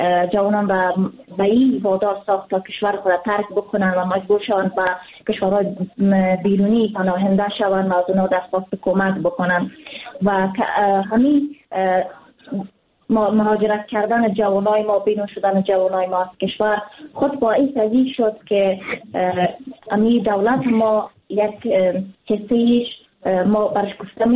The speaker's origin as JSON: {"language": "Persian", "country": "Afghanistan", "said": "فراموش کرده بودیم که ما یک افغان هستیم"}